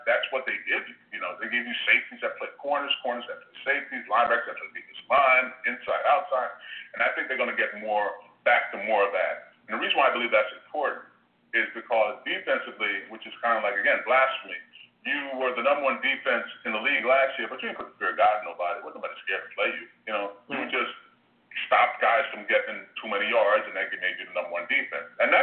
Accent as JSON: {"language": "English", "country": "United States", "said": "I'm allowed to sit because I am an American."}